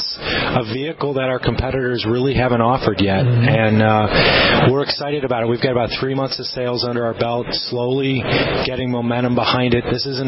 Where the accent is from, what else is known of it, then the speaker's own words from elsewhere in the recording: Chicago, Illinois, United States; And I've driven that vehicle four different times back and forth to Chicago, my hometown.